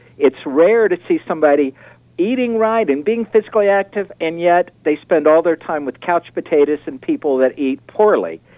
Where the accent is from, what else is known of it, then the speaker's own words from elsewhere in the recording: Colorado, United States; You know, I come from Colorado.